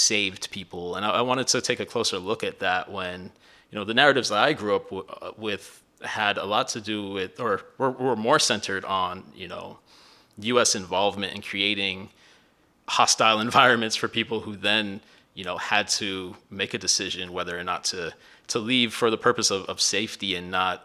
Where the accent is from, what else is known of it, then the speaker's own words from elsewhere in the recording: Miami, Florida, United States; also born or lived in Midwest; My experience growing up in Miami and also spending my time in the Midwest